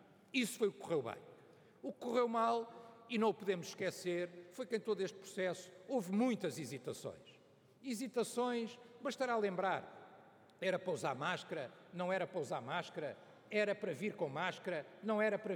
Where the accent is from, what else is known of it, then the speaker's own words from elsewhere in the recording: Portugal; demonstrando algo que sabíamos da nossa história enquanto portugueses